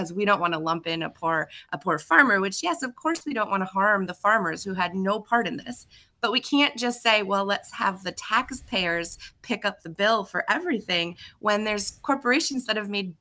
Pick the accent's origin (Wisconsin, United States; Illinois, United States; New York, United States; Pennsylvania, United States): Wisconsin, United States; Peshtigo; when a hailstorm hit my hometown, or just outside my hometown here in Peshtigo, I actually started at my own roof repair company